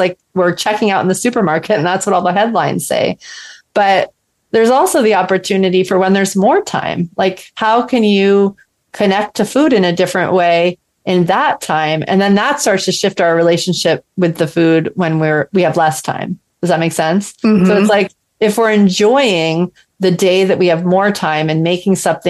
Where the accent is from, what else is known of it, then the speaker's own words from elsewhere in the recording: New Orleans, Louisiana, United States; I'm from New Orleans originally. And in New Orleans, they always have red beans and rice on Monday.